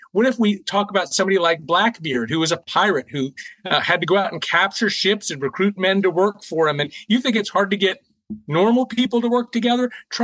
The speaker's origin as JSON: {"language": "English", "town": "Charleston", "region": "South Carolina", "country": "United States", "tie": "born or raised there", "said": "we have a gentleman here in Charleston, South Carolina, my hometown where I live now"}